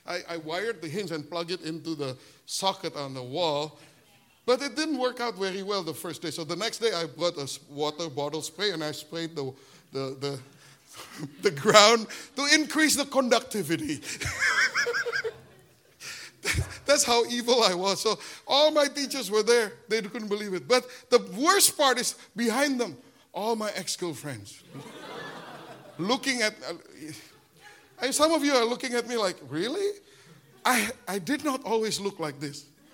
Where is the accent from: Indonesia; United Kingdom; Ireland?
Indonesia; Bandung, West Java; 1992, when I started our church in Bandung, after 12 years being away from Indonesia, I came back to my hometown and did a crusade in Bandung.